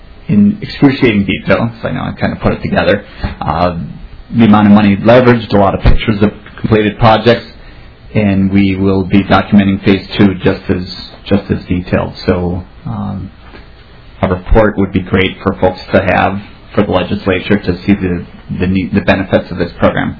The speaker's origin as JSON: {"language": "English", "town": "Minneapolis", "region": "Minnesota", "country": "United States", "said": "I'm from the Bryn Mawr neighborhood in Minneapolis."}